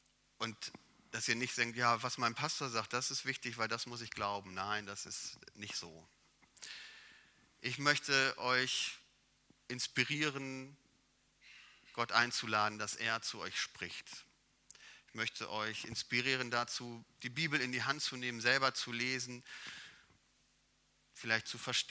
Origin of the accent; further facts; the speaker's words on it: North Rhine-Westphalia, Germany; wie ich als Ostwestfale sagen würde